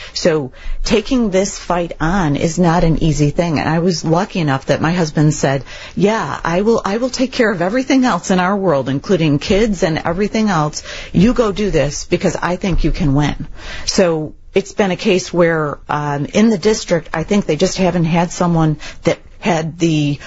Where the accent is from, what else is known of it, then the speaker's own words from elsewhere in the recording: Palos, Illinois, United States; also born or lived in Beverly; I was born in Beverly, grew up in Palos, and I now live in Grange.